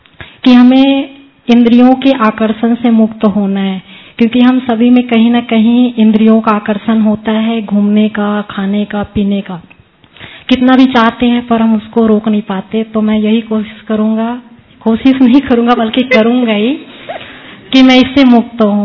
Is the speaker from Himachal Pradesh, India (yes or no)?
yes; Himachal Pradesh, India; और मैं भी हिमाचल से हूँ